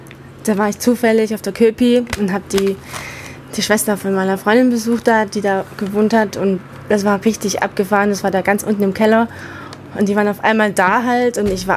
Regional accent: Turkey; German is a second language; also ich komme aus der Türkei und das sage ich euch jetzt.

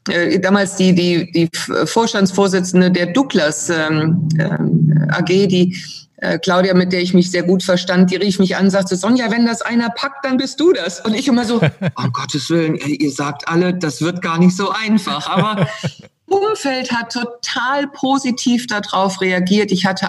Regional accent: Germany; moved away; Also eins nehme ich vorweg, es hat nie etwas damit zu tun, dass ich Deutschland nicht liebe. Es wird immer meine Heimat bleiben.

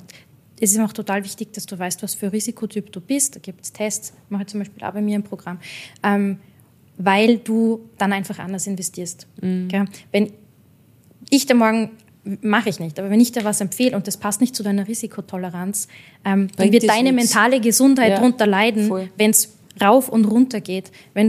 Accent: Austria; Es ist bei uns in Österreich

